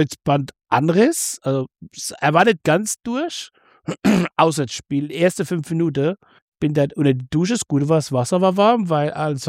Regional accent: Rhineland-Palatinate, Germany; ich bin ja hier in der Pfalz groß geworden.

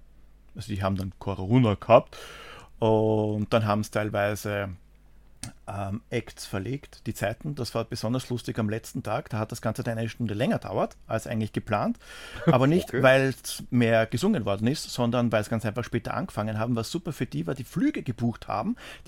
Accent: Austria; Bei uns in Österreich

